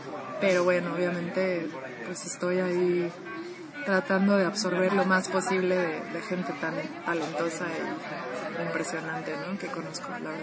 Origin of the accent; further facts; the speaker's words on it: Cancún, Quintana Roo, Mexico; yo por ejemplo vengo de Cancún y allá no hay nadie.